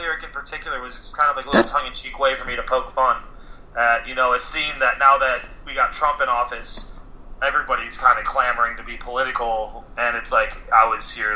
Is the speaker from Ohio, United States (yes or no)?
yes; Cleveland, Ohio, United States; Rust Belt is kind of about my hometown. My first 21 years were in Cleveland, Ohio.